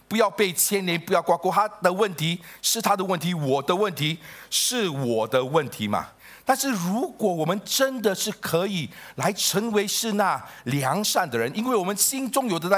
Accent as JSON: {"language": "Chinese", "town": "Chaozhou", "region": "Guangdong", "country": "China", "said": "我是潮州人"}